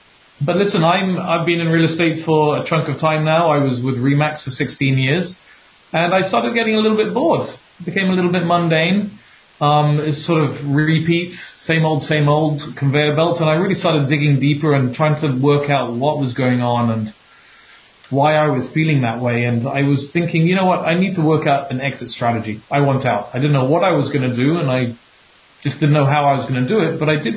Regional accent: Cayman Islands; also born or lived in United Kingdom / France / Spain / United States; I'm from Cayman, educated in the UK, France, Spain, the US, and Cayman.

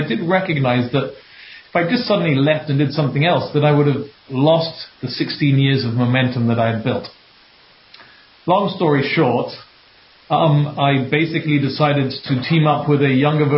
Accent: Cayman Islands; also born or lived in United Kingdom / France / Spain / United States; I'm from Cayman, educated in the UK, France, Spain, the US, and Cayman.

